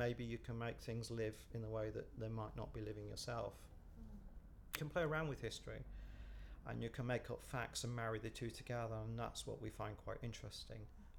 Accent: Nuthall, East Midlands, United Kingdom; I was born in Nottingham. I was born in a place called Nuttall, which is not far from Junction 26 near the M1.

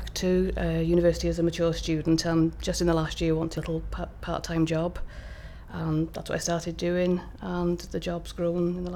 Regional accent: Wrexham, Wales, United Kingdom; My date of birth is the 9th of May 1967 and I'm from Wrexham, North Wales.

